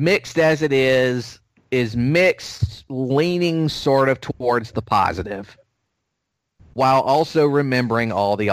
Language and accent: English; United States; it's funny when you look at it because as an American, you know, just your opinion and the way the view you have of Cuba and Castro itself is shaped by that.